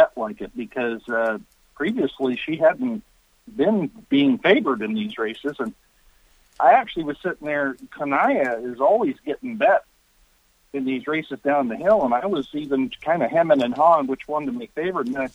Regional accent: Spokane, Washington, United States; Ron Glatt actually held the record for most wins at a meet for a year at Playfair, my hometown.

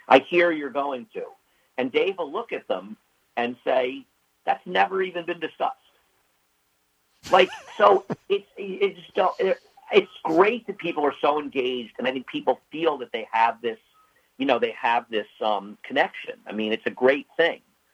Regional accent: Saratoga, New York, United States; I grew up in Saratoga, so I've been around the circus for the better part of 50 years

